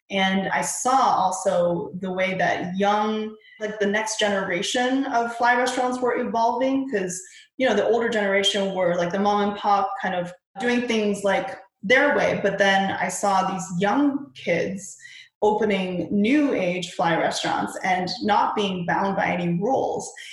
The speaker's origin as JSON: {"language": "English", "town": "Chengdu", "region": "Sichuan", "country": "China", "tie": "born or raised there", "said": "I was born in Chengdu, and the food that I ate, you know, when I was growing up were all in these kind of hole in the wall type places"}